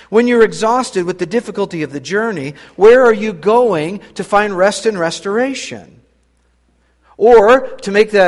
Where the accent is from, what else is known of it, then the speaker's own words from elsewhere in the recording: Boise, Idaho, United States; I was raised in Boise, Idaho, where there were maybe three or four black people that I met my whole growing up.